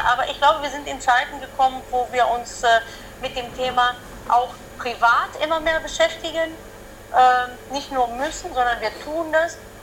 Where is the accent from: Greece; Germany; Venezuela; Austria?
Greece; Also ich bin ja in Griechenland aufgewachsen, in einem kleinen Dorf.